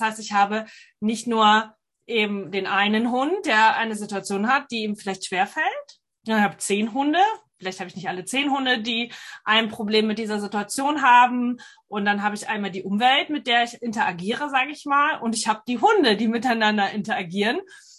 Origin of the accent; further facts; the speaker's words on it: Nuremberg, Bavaria, Germany; Ich komme aus Nürnberg, ich habe selbst zwei Hunde und bin seit 2006 selbstständig.